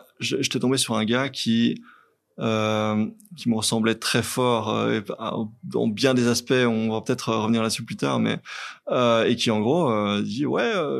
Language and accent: French; Belgium; Mais moi, je suis belge